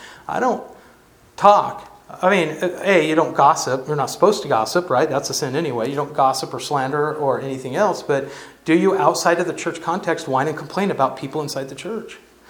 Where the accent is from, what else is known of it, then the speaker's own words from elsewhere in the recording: California, United States; And they thought I was a hippie lapsed Christian from California because I came from California.